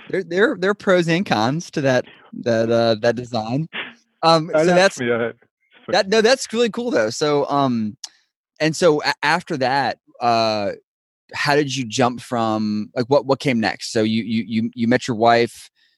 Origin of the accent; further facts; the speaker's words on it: United States; I feel like as an American, I have to do, I mean, a smart person does that, I think.